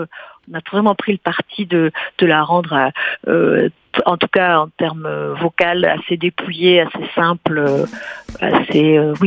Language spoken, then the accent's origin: French; Gourdon, Occitanie, France; moi, je viens de la campagne, je viens du Lot, dans une petite ville qui s'appelle Gourdon.